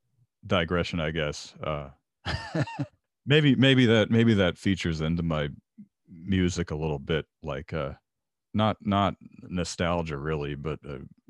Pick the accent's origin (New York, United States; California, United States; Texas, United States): Texas, United States; Waco; I'm from Waco, Texas, exactly halfway between Dallas and Austin.